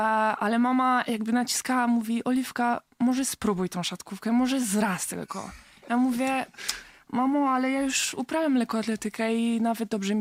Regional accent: France; urodziłam się we Francji. Moja mama jest szatkarką, mój tata też. Wyjechali do Francji ze względu na to, że moja mama gra w klubie francuskim i tam się urodziłam i spędziłam tam 17 lat.

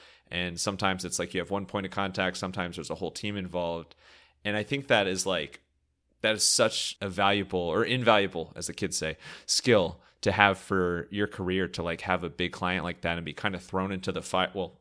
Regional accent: Cleveland, Ohio, United States; I'm from Cleveland, Ohio originally, but anyway, very familiar with Indy and Bloomington area, obviously.

